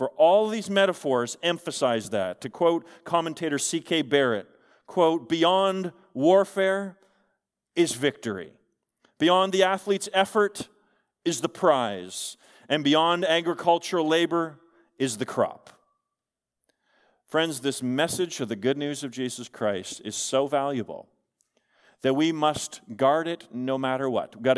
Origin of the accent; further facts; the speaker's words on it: Canada; I will never forget one of my proudest moments as a child, as a Canadian, and then one of my most shame-filled moments as a Canadian.